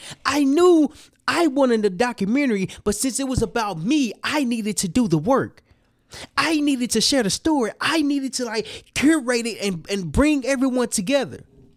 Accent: Little Rock, Arkansas, United States; And I'm from Little Rock, Arkansas. Memphis and Little Rock, Arkansas is like next door to each other.

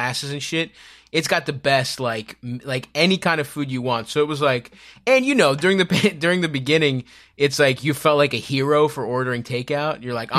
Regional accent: Baltimore, Maryland, United States; now in New York, United States; Grew up in Baltimore, and so I did a rewatch in like April through May until the weather got nice and New York stopped being so scary.

